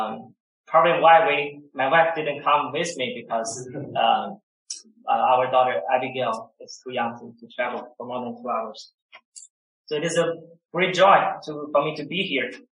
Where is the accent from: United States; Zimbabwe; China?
China; I'm from China. This is my fourth year here at Reformed Theological Seminary.